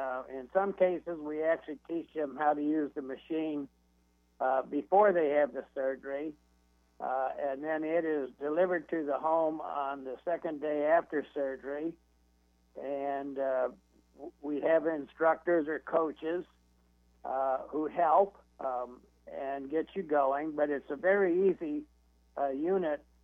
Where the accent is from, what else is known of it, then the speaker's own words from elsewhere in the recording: Columbus, Ohio, United States; now in Ashland, United States; I'd like to tell your audience that I'm from Columbus, Ohio, and I now live on a farm in Ashland, Ohio, and raise buckeye trees.